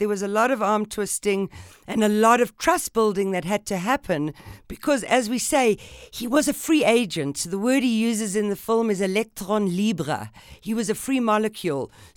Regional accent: South Africa; as a South African growing up

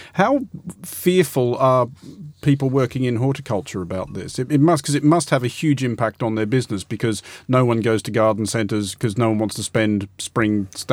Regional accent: Australia; I grew up in Australia, and most of the places I grew up in had gardens

